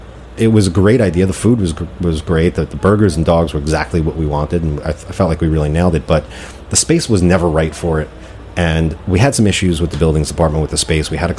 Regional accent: New Jersey, United States; I'm from North Jersey, man. I'm not from Texas or Memphis or, you know.

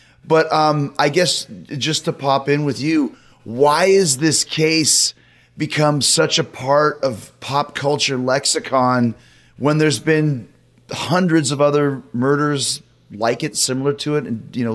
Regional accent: Canada; There used to be a guy, I grew up in Canada.

